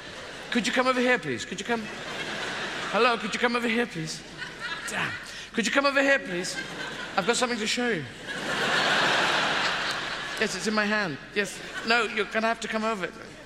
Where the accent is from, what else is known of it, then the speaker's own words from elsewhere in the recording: South East England, United Kingdom; I'm from Kent, man.